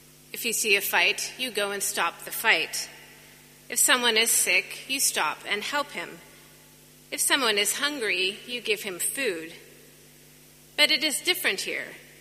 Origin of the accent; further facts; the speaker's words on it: United States; now in England; as an American living in England who has never known the reality of poverty